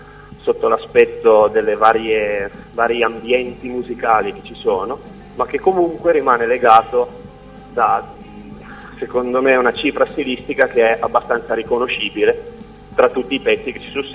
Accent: Piedmont, Italy; Noi siamo del Basso Piemonte, precisamente vicino a Mondovì.

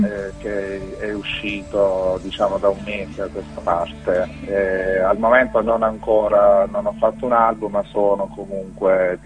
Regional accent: Bari, Apulia, Italy; now in Bologna, Italy; allora io vengo da Bari, anche se ormai vivo qui a Bologna da 12 anni

